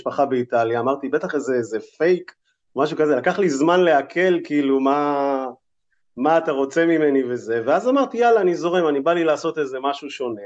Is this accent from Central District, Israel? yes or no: no; Yokneam, Northern District, Israel; now in Kiryat Ata, Israel; אוקיי, אז קודם כל, אני במקור מיוקנעם. לפני 8 שנים עברתי עם אשתי לגור פה בקריית אתא.